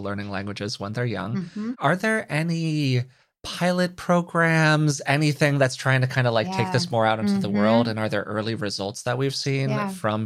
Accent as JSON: {"language": "English", "country": "United States", "said": "So to kind of situate this culturally, because obviously I'm from the United States"}